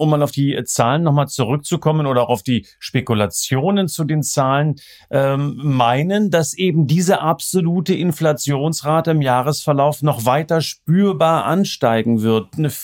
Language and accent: German; East Germany, Germany; da merkt man, wo ich herkomme, umgerechnet 9 Mark fällig. Und jetzt rechne ich nicht mal in Ostmark um, angesichts meiner Vergangenheit.